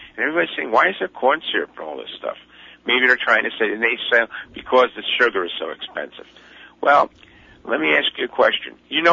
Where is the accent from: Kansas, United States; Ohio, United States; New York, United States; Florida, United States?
New York, United States; Brooklyn; from Brooklyn.